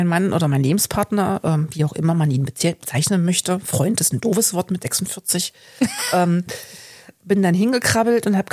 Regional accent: Olvenstedt, Saxony-Anhalt, Germany; ich bin ja in der DDR aufgewachsen, da gab es ja auch den Hort und ich bin in Olfenstedt aufgewachsen.

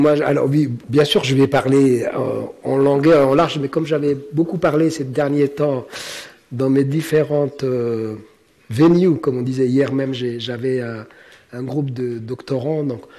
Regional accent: Djibouti; Moi-même, je suis le pur produit de l'école française, puisque je viens de Djibouti, la dernière colonie française à être décolonisée.

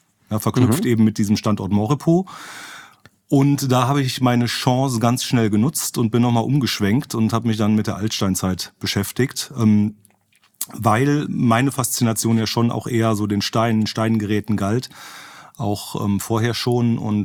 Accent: Trier, Rhineland-Palatinate, Germany; ich komme ja ursprünglich aus Trier

